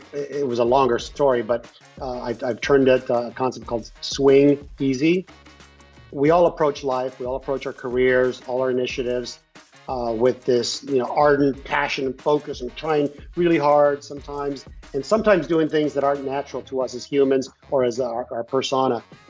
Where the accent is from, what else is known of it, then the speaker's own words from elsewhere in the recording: California, United States; But there's just local spots that I grew up in California.